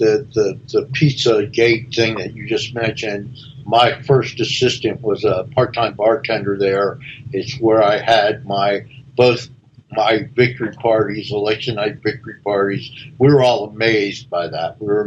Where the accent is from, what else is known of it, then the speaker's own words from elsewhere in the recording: New Jersey, United States; I grew up in North New Jersey, which was a segregated city